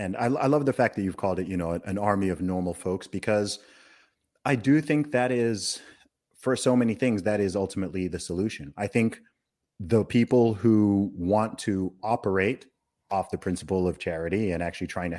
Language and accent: English; England, United Kingdom; I'm an Englishman.